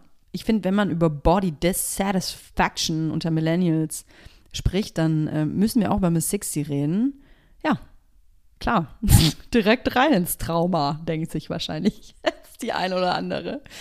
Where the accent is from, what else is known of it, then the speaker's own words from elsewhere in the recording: Nuremberg, Bavaria, Germany; bei uns in Nürnberg ist dieser Hype so eingeschlagen, da muss ich so 13, 14 gewesen sein.